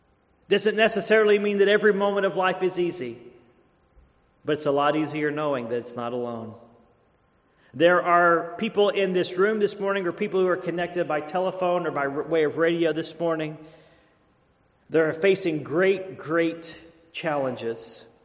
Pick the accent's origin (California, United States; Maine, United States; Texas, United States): Texas, United States; I'm from Texas, and I even knew who Andy Griffith was